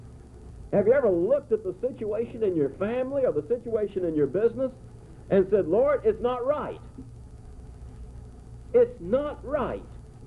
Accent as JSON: {"language": "English", "country": "United States", "said": "Now that's difficult for me as an American to understand"}